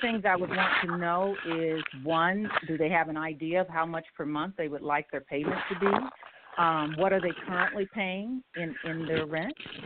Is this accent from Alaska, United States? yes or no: no; Longview, Texas, United States; now in Denver, United States; I'm originally from Longview, Texas, East Texas.